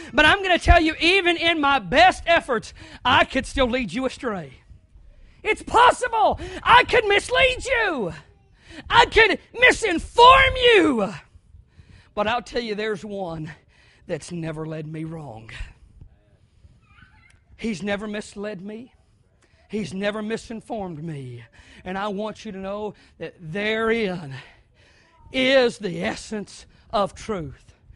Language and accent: English; the South, United States; I've heard this said all my life. I grew up in the South, so this is how they say it.